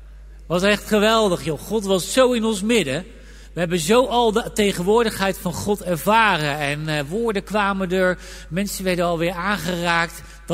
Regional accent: Eindhoven, North Brabant, Netherlands; accent: soft G; want ik ben een Eindhovenaar, een Brabander. Ja, dat wist ook veel niet, hè? Ik ben eigenlijk een Brabander, joh. Met een zachte G. Van oorsprong.

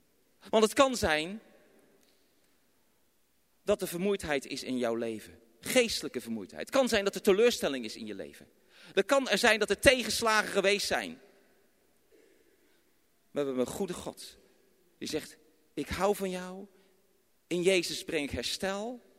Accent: Rotterdam, South Holland, Netherlands; Maar dat wij als Rotterdammers zeggen van ja Heer, kom, bereid de weg.

